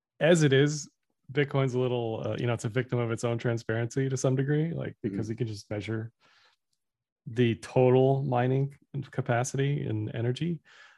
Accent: Michigan, United States; I just saw too, Michigan, just because I'm from Michigan, I saw this.

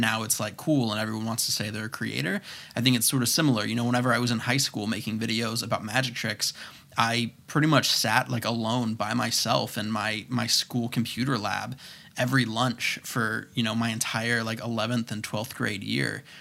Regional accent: Florida, United States; A bad habit I had whenever I was growing up in Florida was I blamed my location on everything.

